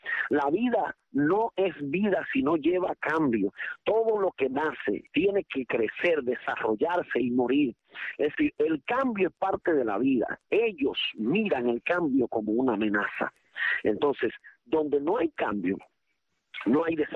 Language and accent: Spanish; Cuba; no nos ha producido a nosotros como cubanos la seguridad